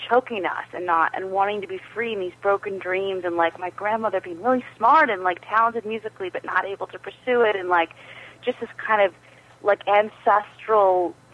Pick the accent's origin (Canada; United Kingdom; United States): Canada; although I'm Canadian, my parents are from the States, so I have a dual citizenship.